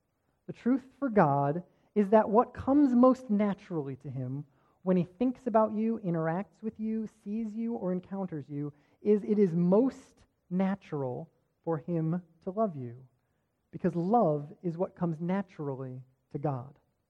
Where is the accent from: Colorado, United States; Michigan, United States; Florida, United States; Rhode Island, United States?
Rhode Island, United States; we're from Rhode Island, there's this park that we always used to go to, and there's this carousel that we rode